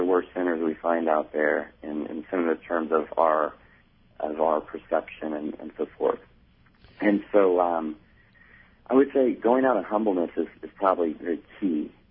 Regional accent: New Orleans, Louisiana, United States; And I grew up in New Orleans, so I know how this works.

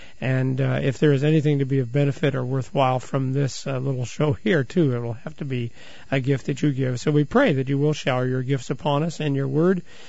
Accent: Independence, Midwest, United States; Born and raised in Independence, Paul.

